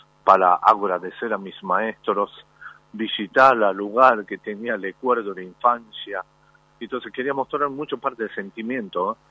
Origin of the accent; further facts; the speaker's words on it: Japan; Spanish is a second language; now in Argentina; yo soy un japonés que vivo en otro país.